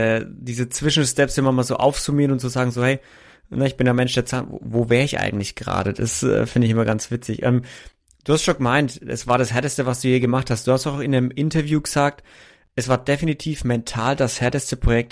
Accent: Nuremberg, Bavaria, Germany; Und ich bin ja Nürnberger

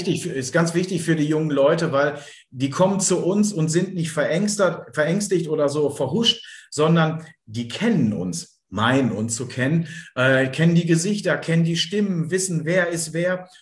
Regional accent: Bielefeld, North Rhine-Westphalia, Germany; ich bin halt ein Bielefelder Kind

